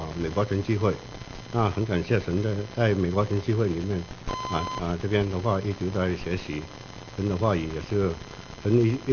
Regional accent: Vietnam; now in Los Angeles, United States; 我是从越南来的，我是越南华侨。我80年到美国，81年就搬到 LA。

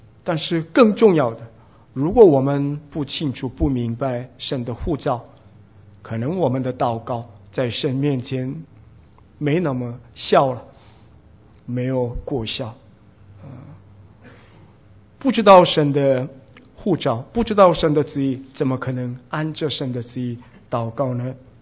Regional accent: South Korea; Chinese is a second language; now in Taiwan; 我是韩国人，我在台湾宣教已经九年了

